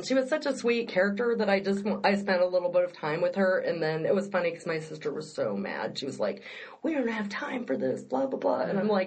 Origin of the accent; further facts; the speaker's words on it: Omaha, Nebraska, United States; I grew up in Omaha, and the Bohemian Cafe was my father's favorite place to eat.